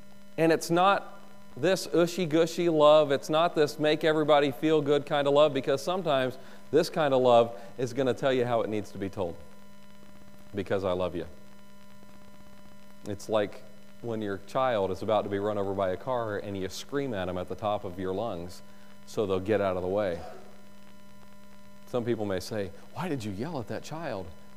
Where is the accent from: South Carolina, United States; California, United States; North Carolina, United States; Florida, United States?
North Carolina, United States; I grew up in the South. My parents are both Southerners. I grew up in North Carolina, spent most of my life in North Carolina.